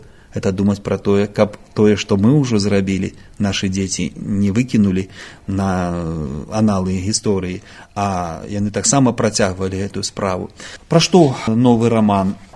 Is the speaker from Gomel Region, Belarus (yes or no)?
yes; Turov, Gomel Region, Belarus; таму што я з Турава-Жыткавіцкага краю